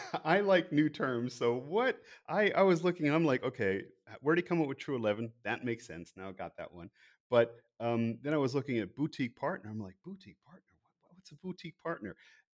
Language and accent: English; United States; I call it soccer. I'm American.